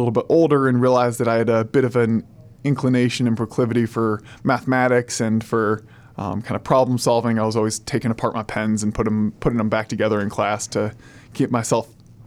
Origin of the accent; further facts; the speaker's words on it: Hudson, Ohio, United States; Grew up in Hudson, Ohio.